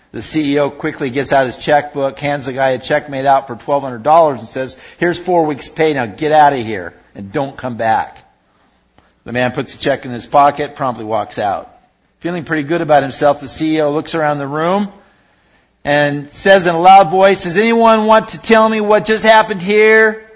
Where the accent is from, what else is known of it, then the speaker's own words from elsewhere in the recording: Portland, Oregon, United States; I grew up in Portland, so that's where my heart is, I guess.